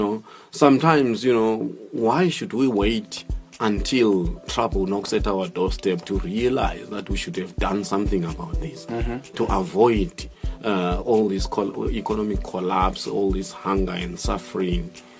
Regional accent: Matabeleland, Zimbabwe; Because I come from Matabeleland, because they are relatives of mine that migrated way back.

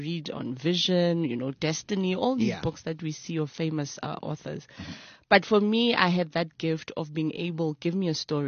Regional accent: Gauteng, South Africa; Then I was from Gwatema. That's where I ended up finishing my high school years. East Rand, you know, as people know, it's like your KZN, it's full of creative people.

